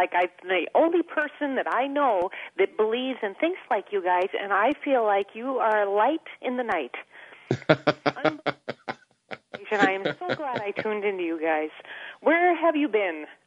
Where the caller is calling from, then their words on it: Stillwater, Minnesota, United States; I am Stillwater.